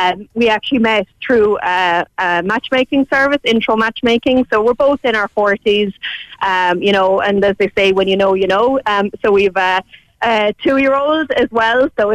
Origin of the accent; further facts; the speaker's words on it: Munster, Ireland; now in Cork, Ireland; I'm from Tipperary, Johnny's from Cork, and we're living in Cork now.